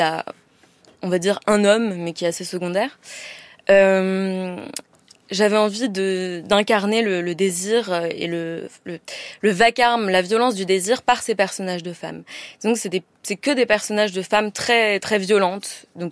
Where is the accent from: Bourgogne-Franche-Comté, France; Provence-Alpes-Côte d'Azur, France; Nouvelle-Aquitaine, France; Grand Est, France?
Provence-Alpes-Côte d'Azur, France; Marseille; Moi, j'ai grandi à Marseille.